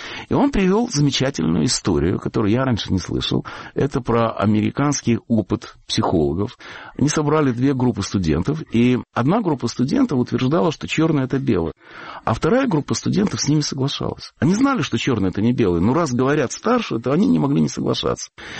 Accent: Russia; мы выросли все в России.

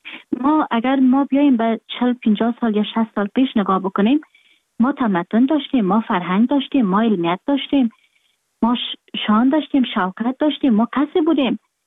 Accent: Afghanistan; moved away; من در خارج هستم، خارج از افغانستان هستم

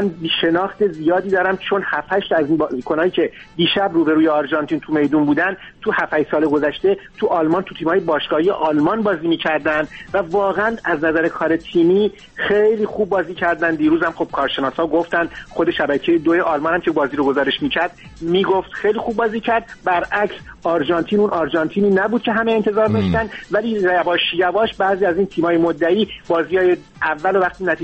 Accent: Iran; خب همه ما ایرانی هستیم دوست داریم ایران واقعا اونجا شگفتی ساز باشه.

